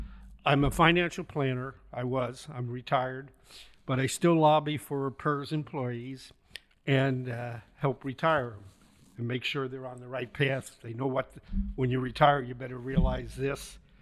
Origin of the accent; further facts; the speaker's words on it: New Jersey, United States; also born or lived in Staten Island, United States / California, United States; I was born in Staten Island, New York, raised in New Jersey. My dad sold his restaurants. We moved to California, graduated from high school there.